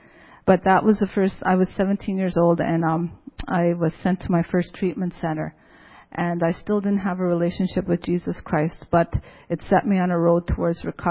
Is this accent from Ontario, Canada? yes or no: no; Saskatchewan, Canada; also born or lived in Swift Current; now in Regina, Canada; I'm First Nation. I'm from Regina. Well, I've lived in Regina for the last 24 years, but I'm from northern Saskatchewan.